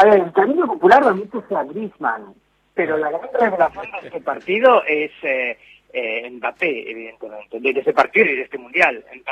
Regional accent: France; Spanish is a second language; como soy francés, ya tenía la ceguera francesa

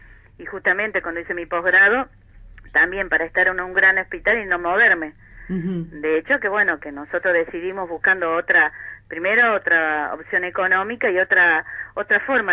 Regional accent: Córdoba, Argentina; sí, yo soy cordobesa.

